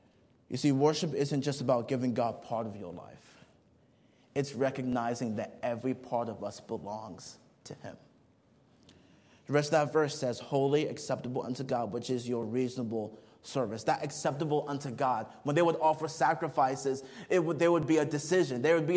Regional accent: Nigeria; I remember growing up in Nigeria, going over to the marketplaces

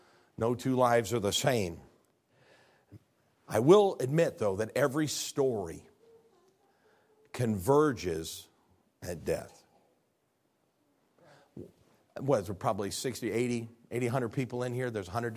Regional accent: Illinois, United States; I'm from Illinois. Sorry, that's a joke.

